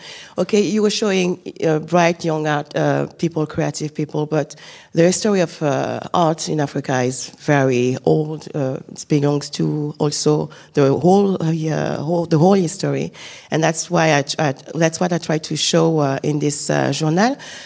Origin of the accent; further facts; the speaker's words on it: Paris, Île-de-France, France; Well, I am a Ivorian from Paris, I have to say, to be honest.